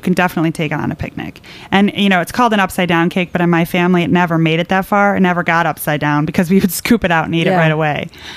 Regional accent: Illinois, United States; rhubarb was the one thing we grew in my suburban neighborhood growing up in Illinois.

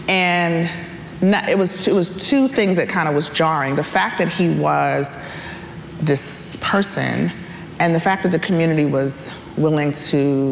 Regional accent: New York, United States; I grew up in New York. I'm from the Bronx.

